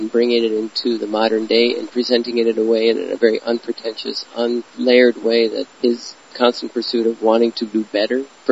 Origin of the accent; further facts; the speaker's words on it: North Dakota, United States; Well, growing up in North Dakota with farmers on one side of the family and restaurateurs on the other